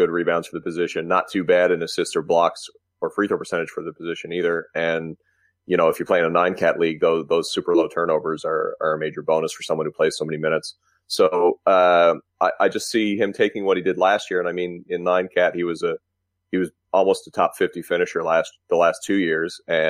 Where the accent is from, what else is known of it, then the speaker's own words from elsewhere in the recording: Canada; Well, as a Canadian